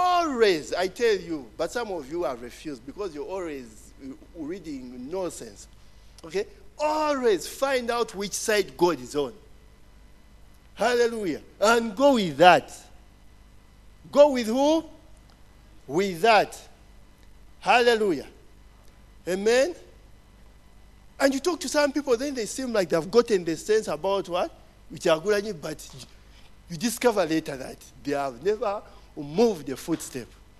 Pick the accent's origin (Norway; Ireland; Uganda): Uganda; She asked me where I'm from. I told her I'm from Uganda.